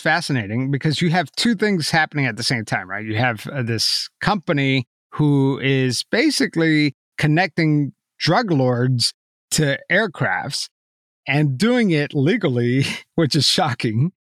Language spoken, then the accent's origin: English; Miami, Florida, United States; I grew up in Miami in the 80s.